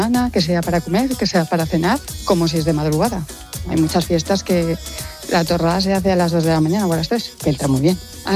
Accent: Valencia, Valencian Community, Spain; Yo soy de Valencia y aquí no hacemos barbacoas.

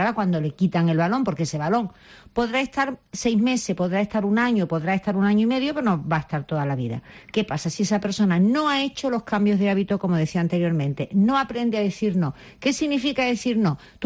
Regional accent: Andalusia, Spain; Si es con una cervecita Cruzcampo de mi tierra, mejor todavía

